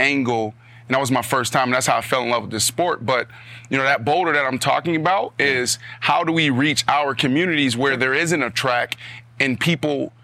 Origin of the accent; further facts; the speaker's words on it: Pittsburgh, Pennsylvania, United States; I'm from Pittsburgh, Pennsylvania. We grew up watching the Pittsburgh Steelers, right? We grew up watching the Baltimore Ravens.